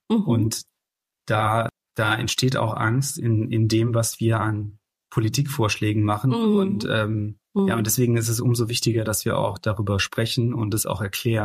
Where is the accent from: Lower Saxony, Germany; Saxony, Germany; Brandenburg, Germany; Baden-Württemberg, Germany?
Baden-Württemberg, Germany; Pforzheim; In meiner Heimatstadt, zum Beispiel Pforzheim, gab es einen riesigen Strukturwandel in der Schmuckindustrie.